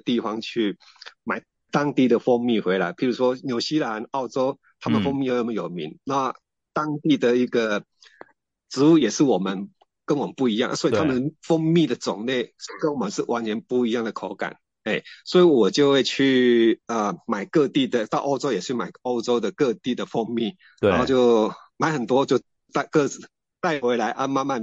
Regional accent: Gangshan, Kaohsiung, Taiwan; born there; 主持人好，我自我介绍，我是出生于冈山

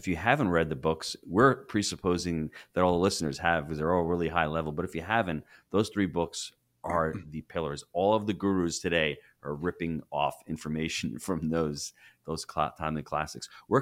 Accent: New York, United States; We are from New York. That's spot on.

